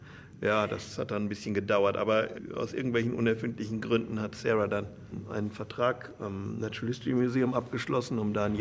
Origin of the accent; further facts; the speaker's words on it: West Germany, Germany; Ich bin 84 und 2005 mal für ein paar Tage jeweils in Berlin gewesen. Ich bin ja in Westdeutschland aufgewachsen